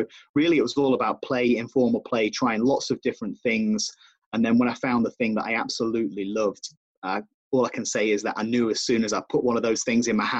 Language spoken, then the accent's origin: English; Blackpool, North West England, United Kingdom; born there; Well, I was born in a town called Blackpool, which is on the northwest coast of England.